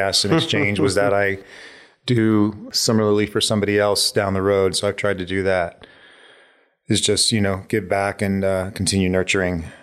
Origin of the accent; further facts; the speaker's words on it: Ohio, United States; Well, I grew up in the Midwest in Ohio.